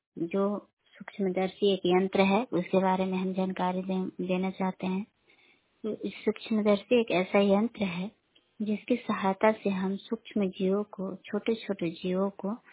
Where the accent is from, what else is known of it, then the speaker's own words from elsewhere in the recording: Dasauti, Bihar, India; मेरा घर दसौती और पंचायत बलिया हुआ। मैं औरंगाबाद जिला के निवासी हूँ।